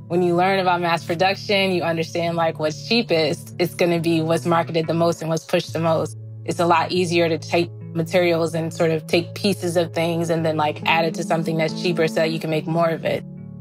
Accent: East Orange, New Jersey, United States; So growing up in East Orange, we were really resourceful. East Orange is not, I guess you consider it a hood or like, you know, like a ghetto, whatever you want to call it.

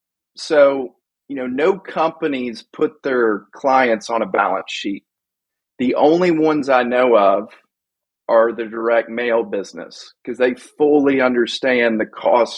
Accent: Alabama, United States; I mean, I'm from Alabama, so I'm pretty bad at math

